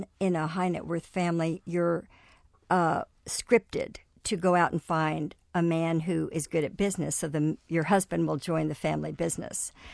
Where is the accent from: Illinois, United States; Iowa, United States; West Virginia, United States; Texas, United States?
Texas, United States; Dallas; I was raised in Dallas, Texas, into an oil family.